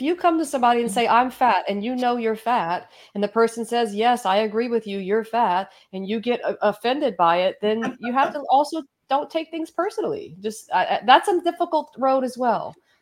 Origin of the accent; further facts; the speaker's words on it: the South, United States; It must be from where I'm from the South.